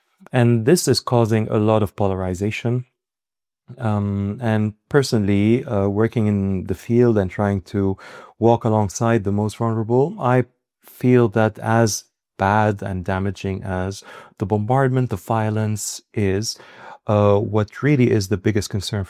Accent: Damascus, Damascus Governorate, Syria; also born or lived in Paris, France / Beirut, Lebanon; I was born in Paris, but I'm Syrian in origin, and I lived most of my life in Damascus. I went to Lebanon to study at the American University of Beirut.

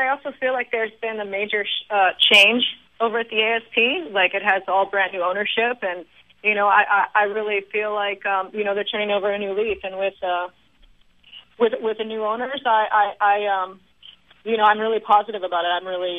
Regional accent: Kauai, Hawaii, United States; You know, I grew up in Kauai, like you said.

